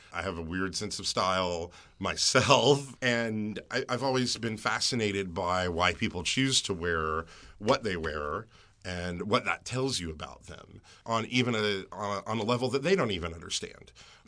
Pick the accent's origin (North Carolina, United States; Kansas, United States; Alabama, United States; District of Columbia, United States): North Carolina, United States; Greensboro; And I'm from North Carolina. I grew up in Greensboro, and my family lives, you know, really an hour and a half from here in Sparta, North Carolina.